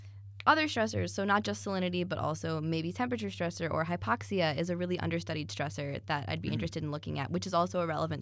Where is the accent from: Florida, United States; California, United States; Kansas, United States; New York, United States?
Florida, United States; Well, I'm from South Florida.